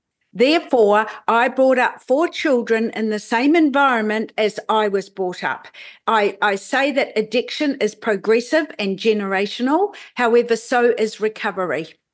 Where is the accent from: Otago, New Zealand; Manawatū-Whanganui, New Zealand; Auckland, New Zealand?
Manawatū-Whanganui, New Zealand; Feilding; born there; So I was born in Fielding, down near Palmerston North in New Zealand.